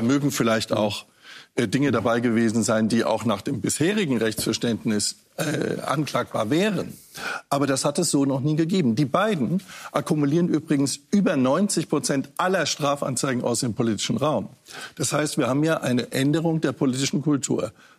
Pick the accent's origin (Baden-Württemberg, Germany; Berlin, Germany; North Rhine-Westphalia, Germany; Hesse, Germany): Hesse, Germany; Frankfurt; Ich meine, ich komme aus Frankfurt.